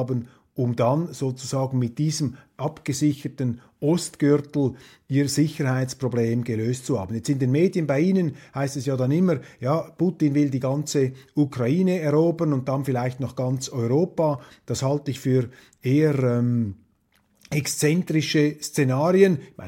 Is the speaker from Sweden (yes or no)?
no; Switzerland; Da ist man geneigt, als Schweizer den Deutschen und vor allem auch den Journalisten etwas Entspanntheit und Entkrampfung zu gönnen